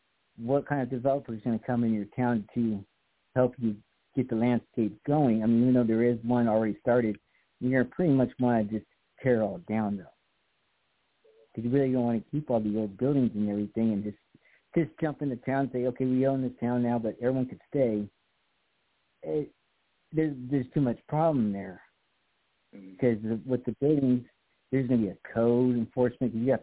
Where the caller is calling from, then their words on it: California, United States; I'm in the chat room, and I'm calling from Southern California.